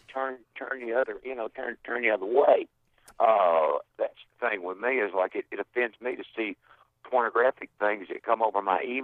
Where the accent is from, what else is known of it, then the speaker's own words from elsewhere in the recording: the South, United States; I was born and raised in the South.